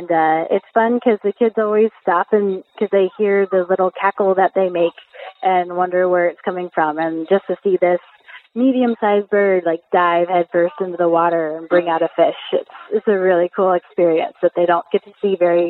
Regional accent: Ohio, United States; So I'm originally from Ohio, and when I first moved here in 2014, the first new bird I saw was a magpie, which we don't have back east.

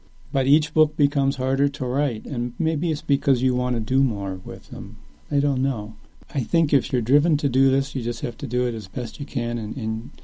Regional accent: Appalachia, United States; I've always wanted to write a book about growing up in Appalachia.

